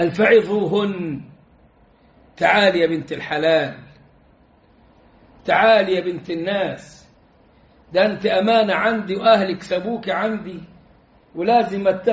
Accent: Upper Egypt, Egypt; عندنا في الصعيد بتاعنا المصري

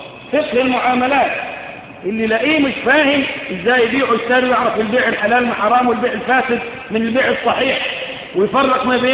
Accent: Egypt; عندنا كمصريين

